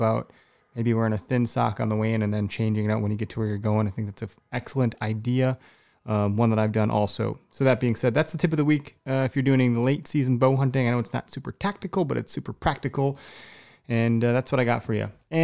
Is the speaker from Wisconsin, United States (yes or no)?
yes; Waukesha, Wisconsin, United States; I grew up in Waukesha, so I know it well.